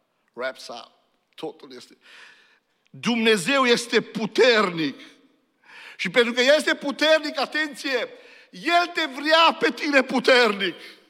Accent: Romania; Pentru mine, sigur, ca român, rămâne în continuare

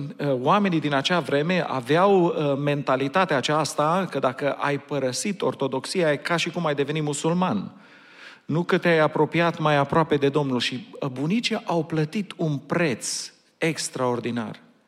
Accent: Romania; now in United States; M-am gândit și am mulțumit Domnului că sunt român, că m-am născut în România. Îi mulțumesc Domnului pentru acest lucru. Îi mulțumesc Domnului pentru America, țara aceasta la care am venit

